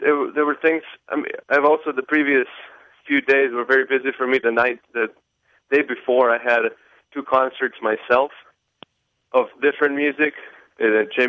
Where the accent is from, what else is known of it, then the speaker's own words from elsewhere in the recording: Slovenia; English is a second language; I grew up in Slovenia.